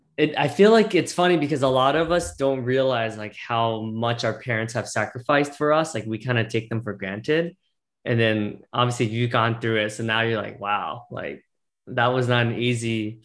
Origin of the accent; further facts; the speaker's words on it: New Jersey, United States; So, you know, so I'm from South Jersey, so I'm very familiar with that area.